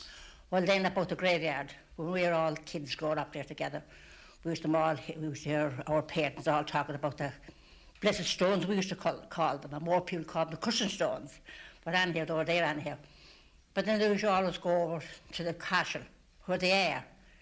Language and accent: English; Inishmurray, Connacht, Ireland; I was born and raised in Innismurry